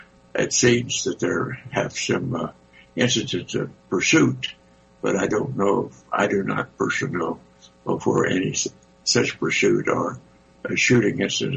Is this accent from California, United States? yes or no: no; Roswell, New Mexico, United States; my hometown, my home territory near Roswell and in environments, since I grew up in that area